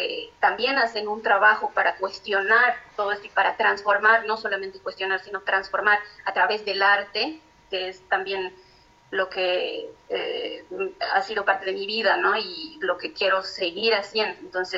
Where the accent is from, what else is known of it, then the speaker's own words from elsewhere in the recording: Bolivia; cuando saben que vengo de Bolivia o de América Latina